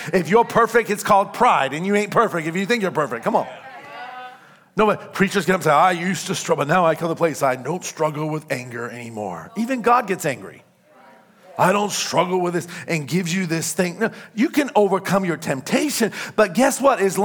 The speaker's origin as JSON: {"language": "English", "region": "New York", "country": "United States", "said": "I'm a New Yorker and you better get out of my way"}